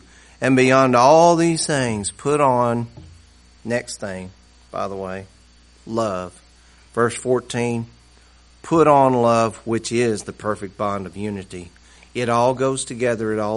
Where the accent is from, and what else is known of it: the South, United States